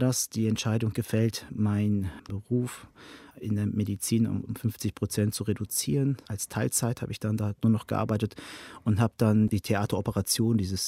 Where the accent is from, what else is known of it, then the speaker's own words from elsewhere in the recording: Beckum, North Rhine-Westphalia, Germany; born there; in meiner Stadt Beckum, wo ich geboren bin